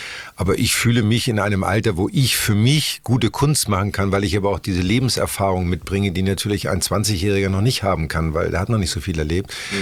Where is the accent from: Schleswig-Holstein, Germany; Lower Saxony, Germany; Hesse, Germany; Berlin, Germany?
Schleswig-Holstein, Germany; Elmshorn; aber ich bin in Elmshorn groß geworden, aufgewachsen und ich hatte eine tolle Kindheit.